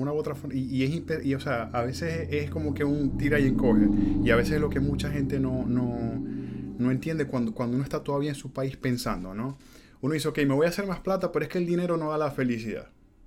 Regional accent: Venezuela; now in United States; desde que salí de Venezuela

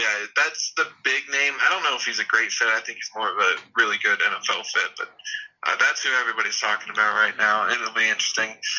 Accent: Colorado, United States; I'm from Colorado, so I compare everything to Colorado.

